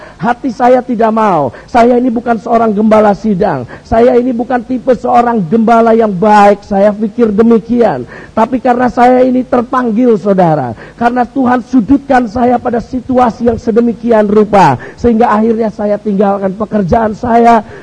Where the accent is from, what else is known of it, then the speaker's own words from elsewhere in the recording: Bandung, West Java, Indonesia; now in Cirebon, Indonesia; saya ini asal dari Bandung, tapi sekarang saya menggembalakan satu sidang jemaat yang sama dengan saudara di sini, yaitu dari Gereja Bethel Indonesia, dari jemaat Kalvari di kota Cirebon.